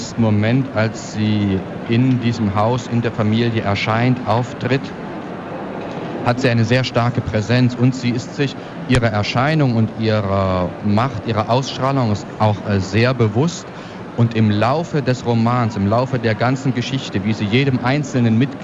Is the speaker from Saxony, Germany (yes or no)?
yes; Borna, Saxony, Germany; born there; gerade gestern bei einer Lesung in Borna, meiner Geburtsstadt